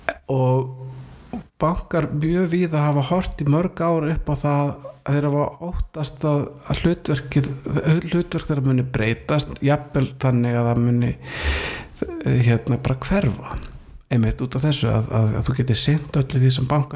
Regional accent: Vestmannaeyjar, Southern Region, Iceland; og þegar við ólust upp í Vestmannu

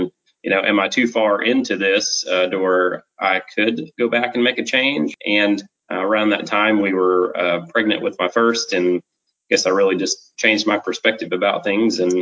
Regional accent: Tennessee, United States; also born or lived in Georgia / Carolinas; I grew up in the South. I was born in Georgia. My dad moved around several jobs while we were growing up. He changed careers a couple of times. That took us to the Carolinas and subsequently Tennessee.

